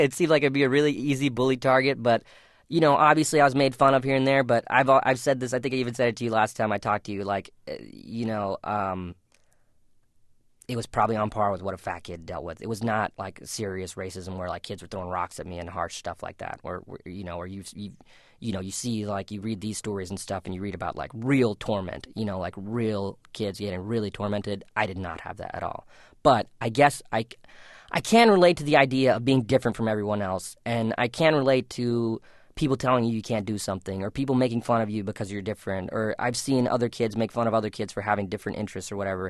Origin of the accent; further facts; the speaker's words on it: South Carolina, United States; I mean, I grew up in South Carolina in a very small town that had like 8,000 people. There was just nothing to do.